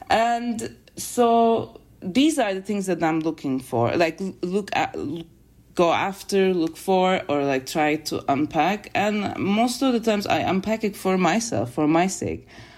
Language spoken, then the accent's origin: English; Istanbul, Turkey; English is a second language; Because I was raised in Istanbul and like raised in the system of the like Turkish educational, national educational system